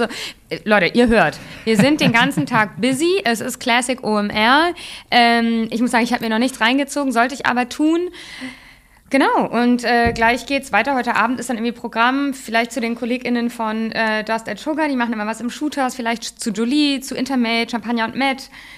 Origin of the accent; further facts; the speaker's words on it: Hamburg, Germany; Ich komme ja aus Hamburg, ich bin auf der langen Reihe aufgewachsen.